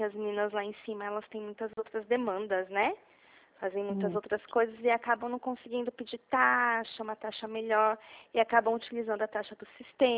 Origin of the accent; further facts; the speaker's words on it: Dracena, São Paulo, Brazil; aqui de Dracena.